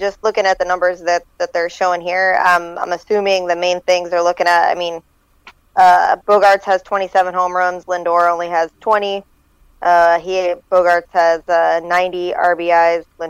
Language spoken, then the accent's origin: English; San Diego, California, United States; I'm from San Diego.